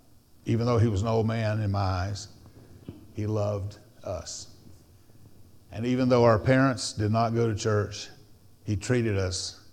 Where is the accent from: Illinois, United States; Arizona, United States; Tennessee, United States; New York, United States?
Tennessee, United States; Kingsport; I was back in my hometown of Kingsport.